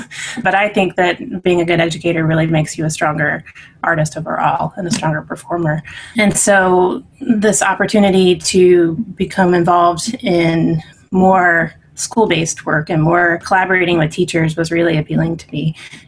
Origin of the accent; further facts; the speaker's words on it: Chattanooga, Tennessee, United States; also born or lived in North Carolina / Florida / Texas; Well, I grew up here in Chattanooga, but then when I went away to college, I ended up in North Carolina. And then I pursued my graduate degree at Florida State University. And then from there, I ended up in Texas